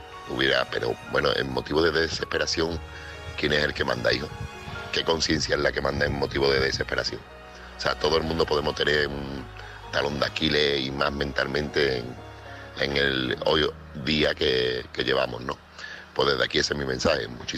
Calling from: Seville, Andalusia, Spain; corresponsal de Sevilla

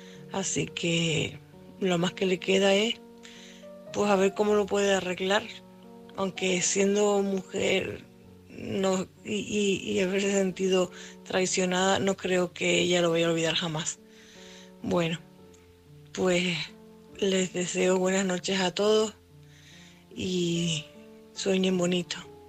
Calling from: Tenerife, Canary Islands, Spain; corresponsal de Tenerife.

